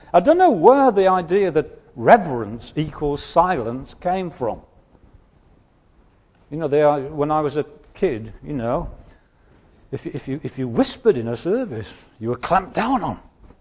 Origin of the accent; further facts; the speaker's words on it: England, United Kingdom; You know, I'm an Englishman.